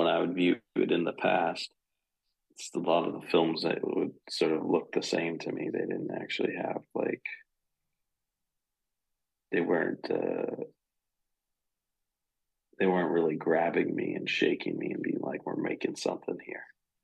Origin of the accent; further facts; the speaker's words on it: Canada; in my community growing up in Canada, there is a lot of Taiwanese and Hong Kongese people that have immigrated there. And we were a member of the community of those people